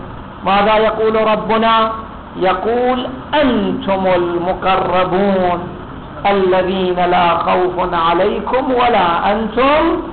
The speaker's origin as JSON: {"language": "Arabic", "country": "Iraq", "said": "احنا اذا صار عندنا في العراق ما يقارب 1,000,000 طالب"}